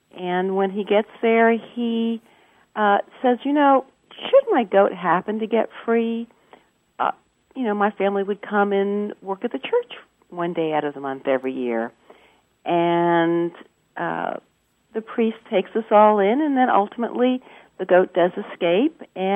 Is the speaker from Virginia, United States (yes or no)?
yes; Charlottesville, Virginia, United States; I'm from Charlottesville, Virginia.